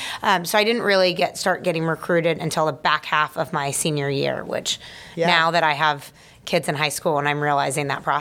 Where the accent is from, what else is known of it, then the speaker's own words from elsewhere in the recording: Houston, Texas, United States; I grew up outside of Houston, and I always wanted to come to LSU and be a gymnast.